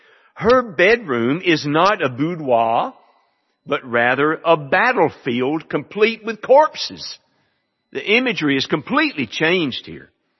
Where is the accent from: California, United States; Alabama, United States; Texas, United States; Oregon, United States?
Alabama, United States; I grew up in hunting in Bankhead Forest